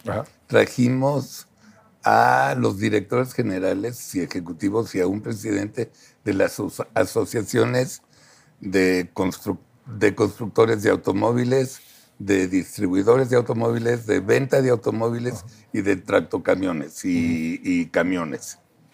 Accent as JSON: {"language": "Spanish", "country": "Mexico", "said": "Yo como mexicano estoy bien orgulloso a día de hoy"}